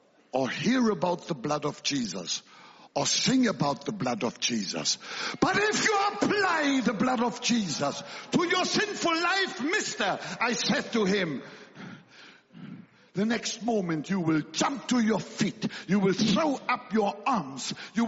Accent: Germany; English is a second language; I come from Germany, and the German people say I am too noisy.

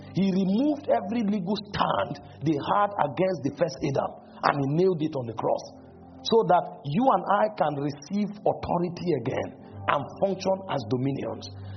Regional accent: Benue, Nigeria; English is a second language; I'm speaking English as my official language. I don't have any business speaking English language. I'm an Idoma man, for God's sake. I should be speaking a language that is consistent with my nativity.

